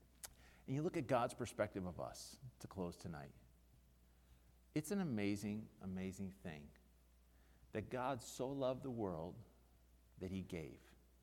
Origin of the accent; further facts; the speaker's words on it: United States; I mean, this world's not my home, but I'm an American.